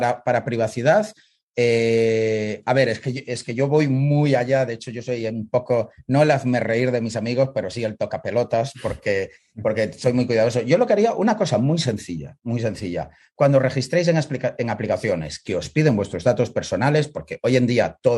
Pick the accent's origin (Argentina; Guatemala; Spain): Spain; soy español, me encantaría emprender sobre todo en Galicia, porque pues un poco, ¿sabes? Yo he estudiado en España, me he ido a hacer pasta a otro país